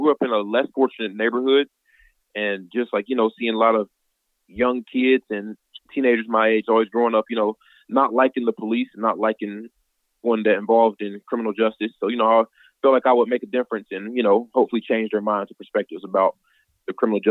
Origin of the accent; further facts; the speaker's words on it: Louisville, Kentucky, United States; I grew up in Louisville, Kentucky